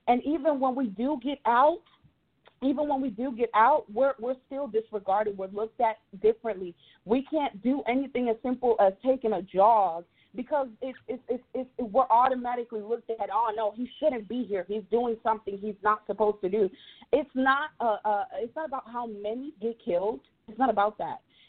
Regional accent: Dominican Republic; now in United States; I'm from the Dominican Republic, but I am black.

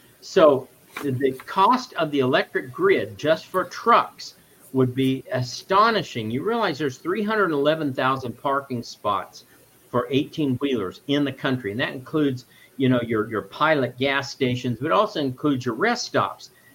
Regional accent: Ohio, United States; moved away as an adult; now in Arizona, United States; I came from Ohio. When I started at the University of Dayton in 1985, there was an S-curve around Dayton that was under construction.

